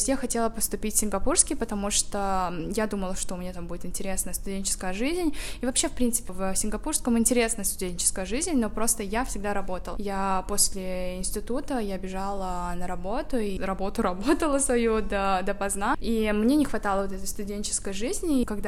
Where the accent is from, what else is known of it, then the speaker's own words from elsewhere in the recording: Uzbekistan; Я из Узбекистана.